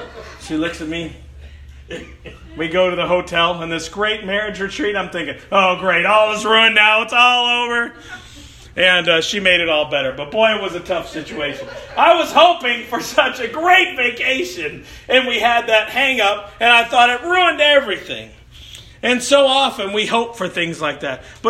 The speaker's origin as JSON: {"language": "English", "town": "Chicago", "region": "Illinois", "country": "United States", "tie": "born or raised there", "said": "I grew up in Chicago, so I should know where I'm going, right?"}